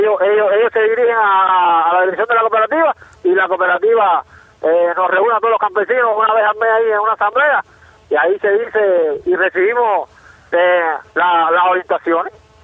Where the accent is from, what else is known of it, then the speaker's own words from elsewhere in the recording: Cuba; nosotros no decidimos aquí en mi tierra, porque yo en mi tierra tengo que hacerlo lo que la división de la cooperativa me mande